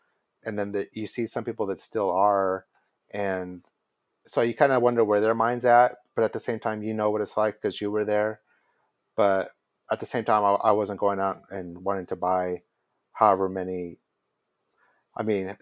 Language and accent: English; El Paso, Texas, United States; that's one thing I would say about El Paso, growing up in El Paso, is that a lot of things I've gotten to do as an adult, we weren't doing as kids.